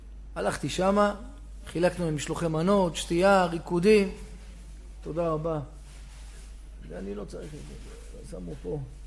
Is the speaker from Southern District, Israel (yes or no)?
no; Jerusalem, Jerusalem District, Israel; אני ירושלמי, והם פורים פרזים.